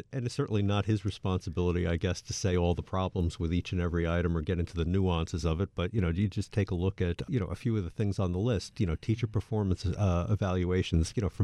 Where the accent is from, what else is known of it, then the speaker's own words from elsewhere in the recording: New York City, New York, United States; as a New Yorker, we kind of like our bad government, but, you know, it was our government.